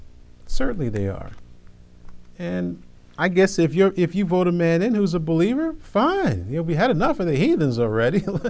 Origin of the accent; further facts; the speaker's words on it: United States; born there; I'm in America. I was born in America. I love my country. I'm a patriot of my country.